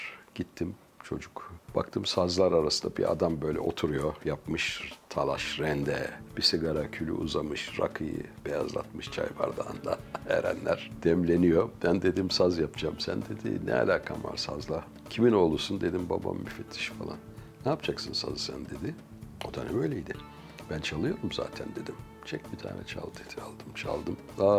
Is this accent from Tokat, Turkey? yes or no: no; Ankara, Turkey; Artvin kökenliyiz ama Ankara'da büyüdüm ben. Ankara'da okudum, orada evlendim, orada hapse girdim, orada milletvekili oldum, orada konserler yaptım. Yani Ankara'dır benim ruhumdaki şehir, Ankara'dır.